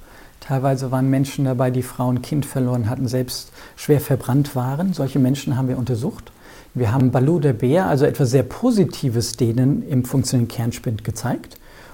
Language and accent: German; Ramstein, Rhineland-Palatinate, Germany; in dem Fall von Rammstein war es so gewesen, es war so wichtig, weil es ja in meinem Heimatort passiert war